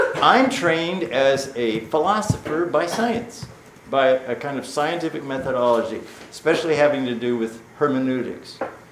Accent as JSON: {"language": "English", "region": "Texas", "country": "United States", "said": "I'm a Westerner, I'm an American, I'm a Texan, I'm a male, I have all these things that are part of my unique experience."}